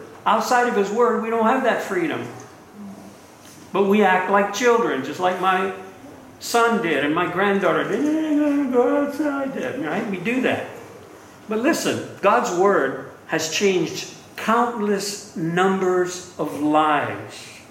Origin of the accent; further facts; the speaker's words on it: Louisiana, United States; I'm from Southwest Louisiana, and we live below sea level.